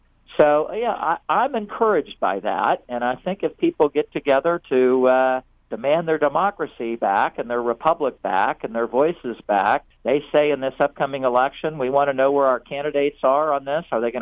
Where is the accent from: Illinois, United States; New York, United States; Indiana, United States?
Indiana, United States; Mishawaka; I grew up in Mishawaka in South Bend, Indiana, and my parents drilled into the five of us that the norms of American character are about respect and kindness to others